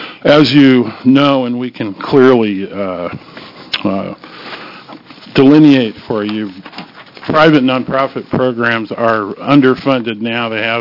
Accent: Bend, Oregon, United States; That's correct. I'm from Bend, Oregon.

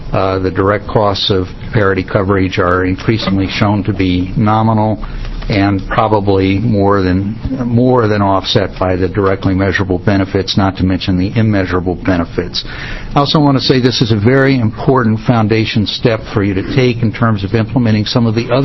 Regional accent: Portland, Oregon, United States; from Portland, Oregon.

